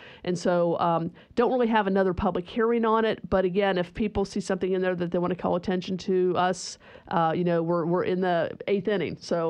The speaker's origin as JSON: {"language": "English", "region": "Ohio", "country": "United States", "tie": "born or raised there", "said": "My home state of Ohio, has done this and done it very successfully."}